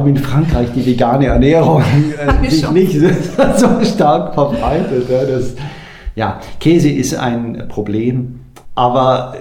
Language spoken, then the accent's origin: German; Baden-Württemberg, Germany; Also ich komme ja aus Schwaben, aus Süddeutschland, wo man Wurstspezialitäten verschiedenster Art genießt.